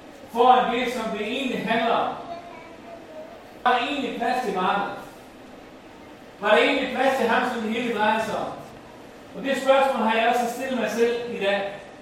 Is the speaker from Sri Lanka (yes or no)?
no; Faroe Islands; Jeg er færing, hvis I ved det.